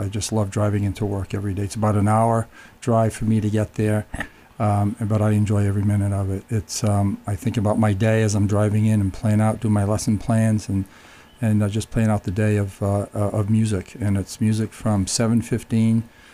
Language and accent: English; Rhode Island, United States; born and raised in Rhode Island, playing in the Rhode Island Philharmonic Youth Orchestra, attending URI and New England Conservatory of Music